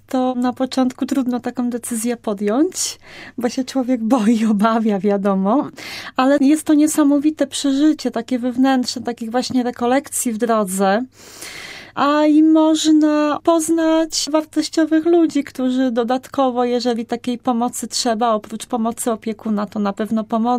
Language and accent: Polish; Częstochowa, Silesian Voivodeship, Poland; dlatego że pochodzę z Częstochowy.